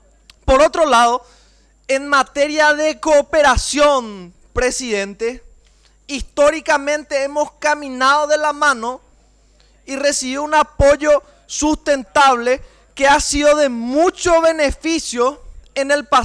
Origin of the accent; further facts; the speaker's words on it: Paraguay; nosotros somos paraguayos. Nuestra paraguayidad implica una identidad cultural, social, por supuesto, y religiosa.